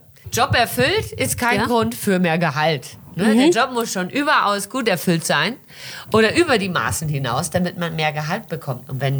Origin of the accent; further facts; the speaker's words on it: Brazil; moved away; Aber wie gesagt, ich bin in Brasilien geboren und aufgewachsen.